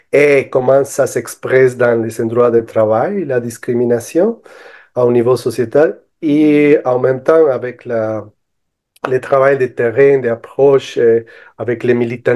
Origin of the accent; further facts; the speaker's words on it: Bolivia; French is a second language; moved away as an adult; now in Montreal, Canada; je viens de la Bolivie, j'arrive comme étudiant international en 2012 pour faire un doctorat en éducation à l'Université McGill, ici à Montréal.